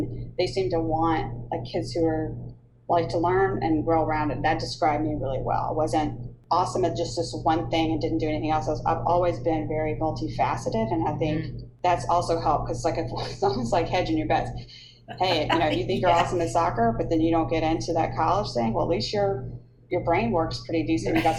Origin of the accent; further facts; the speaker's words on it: Baton Rouge, Louisiana, United States; Oh, and I'm also from Baton Rouge, so Louisiana.